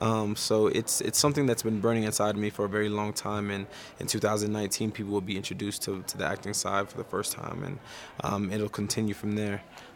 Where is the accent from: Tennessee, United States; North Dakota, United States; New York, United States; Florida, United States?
Florida, United States; Miami; You know, ice sports has never been a thing because I'm from Miami.